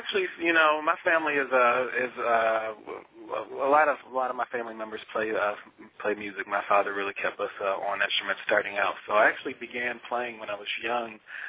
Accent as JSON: {"language": "English", "region": "Michigan", "country": "United States", "tie": "born or raised there", "said": "Well, I'm from Michigan, born and raised, so I'm definitely a diehard Detroit Lions fan."}